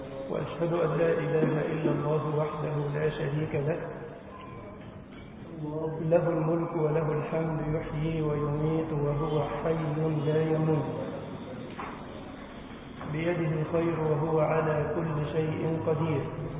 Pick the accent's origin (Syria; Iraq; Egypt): Egypt; اللهم أمن بلدنا مصر وأهلها يا رب العالمين